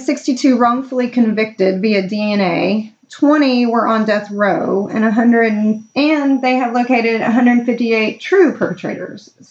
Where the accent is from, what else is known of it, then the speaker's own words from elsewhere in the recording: United States; I do not know, but as an American, I don't truly care that much.